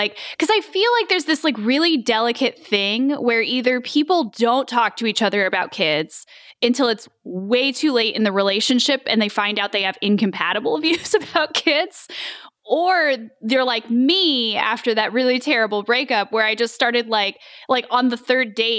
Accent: Kansas, United States; also born or lived in Georgia; Well, I was born in Georgia, but my father is military, so we moved around a lot when I was a kid. But I spent most of my growing up years in Kansas.

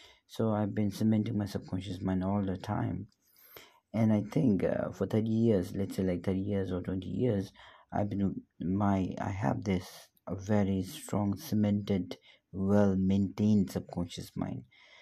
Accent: Bhutan; I'm from Bhutan.

